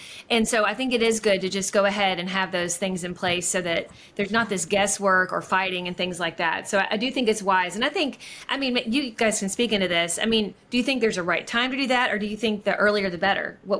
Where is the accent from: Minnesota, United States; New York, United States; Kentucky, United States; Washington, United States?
Kentucky, United States; now in Georgia, United States; like we live away from our home state. We're from Kentucky. We live in Georgia.